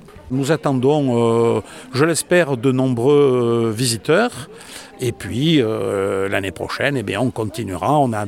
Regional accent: Provence-Alpes-Côte d'Azur, France; je suis moi-même un félibre, et quand on est provençal, on ne peut qu'être mistralien et félibre.

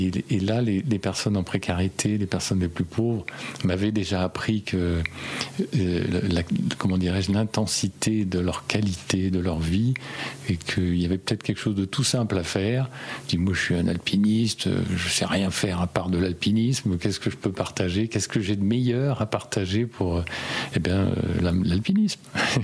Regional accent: Île-de-France, France; un gamin de banlieue, hein, j'ai grandi dans l'Essonne, la banlieue parisienne

